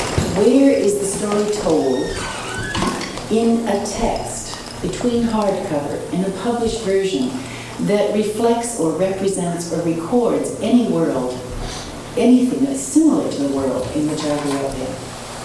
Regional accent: Seattle, Washington, United States; I was brought up in the Lutheran tradition in Seattle.

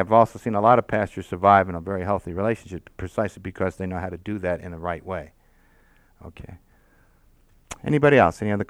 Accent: New York, United States; Because I am a Texan by marriage to the woman who's sitting next to you over there. I am actually from New York.

